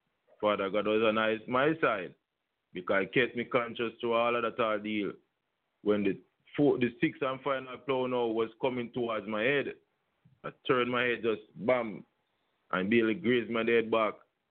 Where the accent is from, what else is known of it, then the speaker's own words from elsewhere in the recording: Islington, Saint Mary Parish, Jamaica; born there; also born or lived in St. Thomas; No, I wasn't born in St. Thomas. I was born in Islington, St. Mary, but I came to St. Thomas from 1984.